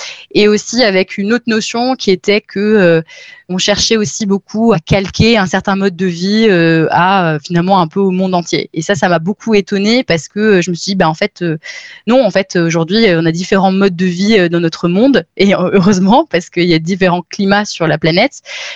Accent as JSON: {"language": "French", "region": "Grand Est", "country": "France", "lives_now": "Paris, France", "said": "je suis originaire d'Alsace et je vis à Paris là depuis quelques années."}